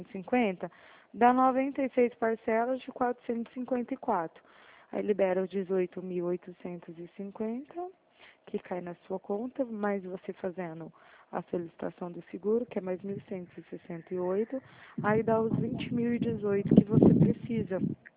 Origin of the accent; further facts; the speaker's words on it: Araraquara, São Paulo, Brazil; sou de Araraquara, São Paulo.